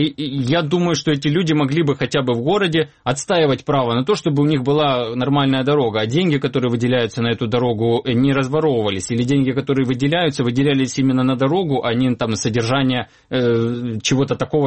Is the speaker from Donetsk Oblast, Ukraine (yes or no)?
yes; Donetsk, Donetsk Oblast, Ukraine; Приятно, когда нам звонят из Донецка, из моего родного города, из нашего родного города